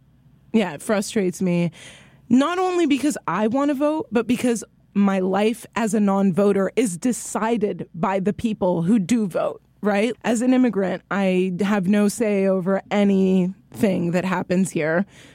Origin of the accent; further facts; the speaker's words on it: Qatar; I've never had the chance to vote because I grew up in Qatar and there's a king. I don't vote for the king. I'm not a citizen.